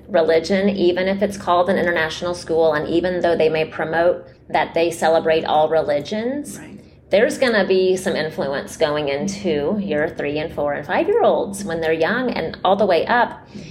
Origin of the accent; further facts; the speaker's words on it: United States; I'm still a weird mom because I'm an American